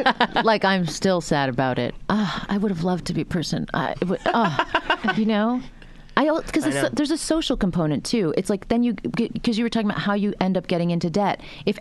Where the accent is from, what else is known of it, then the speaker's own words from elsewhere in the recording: United Kingdom; born there; because I was born in Britain and my mom always talks about class